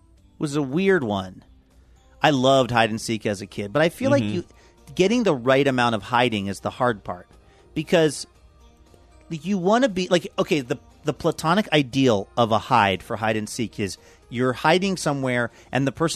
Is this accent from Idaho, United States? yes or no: no; Seattle, Washington, United States; And when I was a kid growing up in Seattle, it was a 3-bedroom house.